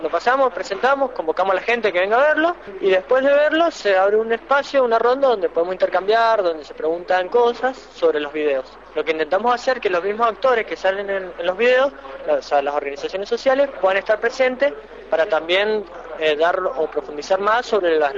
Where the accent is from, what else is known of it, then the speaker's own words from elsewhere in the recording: Mendoza, Argentina; de Mendoza